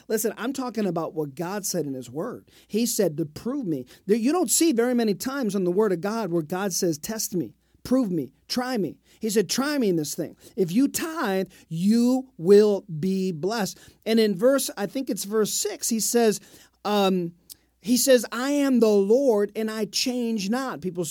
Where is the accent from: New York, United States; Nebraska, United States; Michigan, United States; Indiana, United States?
Michigan, United States; Detroit; born there; Of course, I'm American and I'm Canadian. I'm born